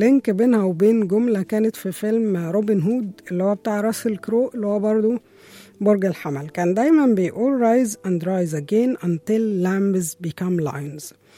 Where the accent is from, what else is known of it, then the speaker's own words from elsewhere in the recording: Egypt; طبعا احنا عندنا في مصر احمد رمزي وعادل ادهم وحسين فهمي ويحيى الفخراني